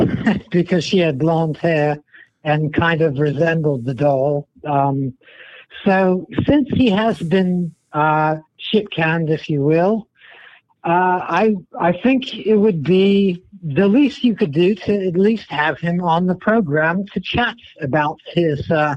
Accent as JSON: {"language": "English", "country": "United Kingdom", "lives_now": "Virginia, United States", "said": "Though I'm from the old country, if you catch my drift."}